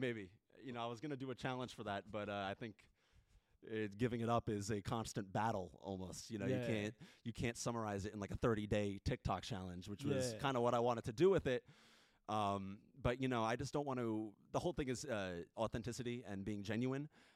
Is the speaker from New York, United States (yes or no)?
yes; New York, United States; But growing up on Long Island, it's like 45 minutes to, it could be over an hour out from the city, but you're still like on New York.